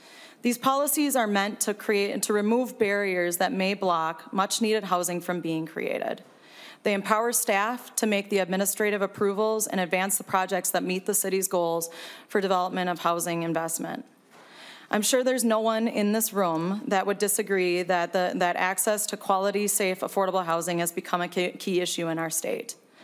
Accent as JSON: {"language": "English", "region": "Minnesota", "country": "United States", "tie": "born or raised there", "also_born_or_lived": "St. Cloud, Minnesota", "said": "I'm also a lifelong Minnesotan. I grew up in Sherburne County. I attended high school and college in St. Cloud, Minnesota, and I've lived in South Minneapolis for about 15 years."}